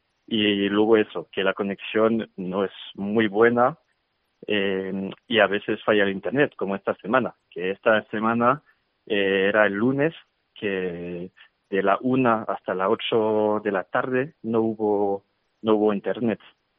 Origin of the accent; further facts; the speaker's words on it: Paris, Île-de-France, France; Spanish is a second language; moved away as an adult; now in Madrid, Spain; yo estaba trabajando en Madrid, que justo me vine a trabajar en inicio de 2020, que soy de París. Se nota con el acento, me imagino.